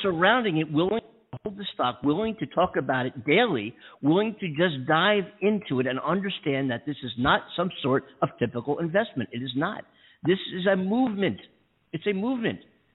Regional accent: East Coast, United States; I'm from the East Coast, you know, but I'm, you know, been here 6 years, whatever now.

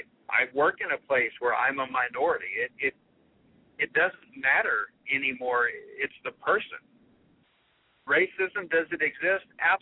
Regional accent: the South, United States; I grew up in the South.

